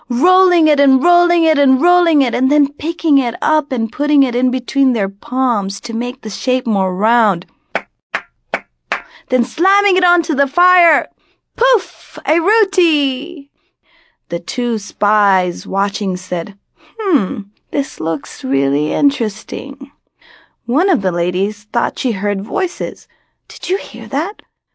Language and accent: English; Alexandria, Virginia, United States; also born or lived in Tokyo, Japan; I am from Bangladesh and I was born in Tokyo, Japan. I grew up in Alexandria, Virginia.